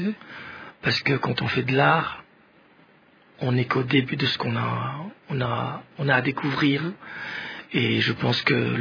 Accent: Bukavu, South Kivu, DR Congo; born there; first language Swahili; French is a second language; Ma langue d'origine, quand je suis né, c'est-à-dire le Swahili, parce que je suis né à Bukavu

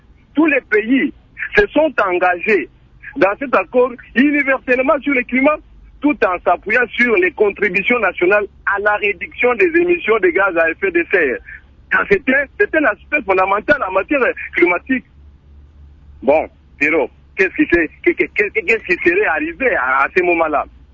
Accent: Kananga, Kasaï-Central, DR Congo; depuis la ville de Kananga.

